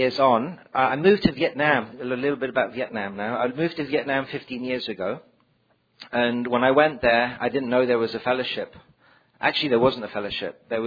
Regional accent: Hong Kong; born there; also born or lived in England; And I was born in Hong Kong. I'm French, educated in England. And I got sober in Los Angeles.

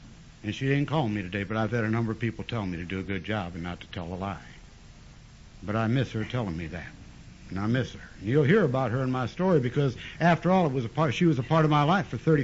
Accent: Parma, Ohio, United States; born there; I was born in Parma. That's a suburb of Cleveland, 35 miles from Akron.

